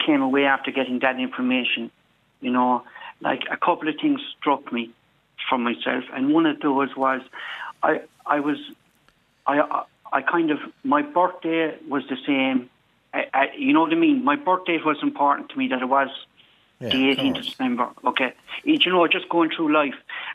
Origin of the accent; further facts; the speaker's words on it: Munster, Ireland; I was born in Bessborough.